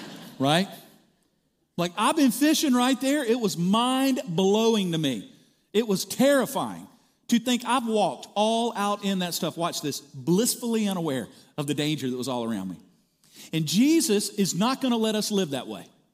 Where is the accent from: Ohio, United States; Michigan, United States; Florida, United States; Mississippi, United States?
Mississippi, United States; I grew up in South Mississippi on a 200-acre farm. Our land went all the way down to what's known as the Escatawba River.